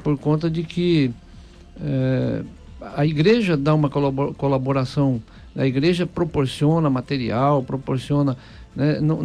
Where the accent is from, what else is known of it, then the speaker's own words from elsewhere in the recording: Santa Catarina, Brazil; Eu venho lá de um lugar onde se preserva muitas tradições, porque eu sou lá do sul, de Santa Catarina, né? Então ali existem umas coisas assim que são bem fortes na cultura do povo.